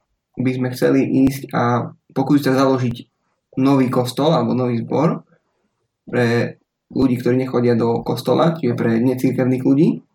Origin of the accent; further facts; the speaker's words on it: Revúca, Banská Bystrica Region, Slovakia; mám 26 rokov, pochádzam z Gemera, z Revúcej, ale 5 rokov som študoval v Banskej Bystrici evangelikálnu teológiu a teraz druhý rok som na kazateľskej praxi v Banskej Bystrici.